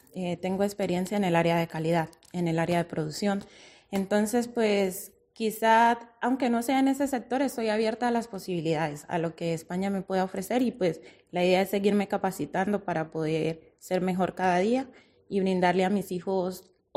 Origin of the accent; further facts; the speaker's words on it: Colombia; moved away as an adult; now in Spain; Pues estoy con mis 2 hijos de 16 y de 11 años y pues venimos de Colombia.